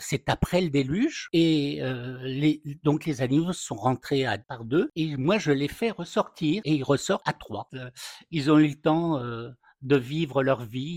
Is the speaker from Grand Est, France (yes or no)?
yes; Reims, Grand Est, France; born there; parce que je suis né à Reims, donc ça me touche beaucoup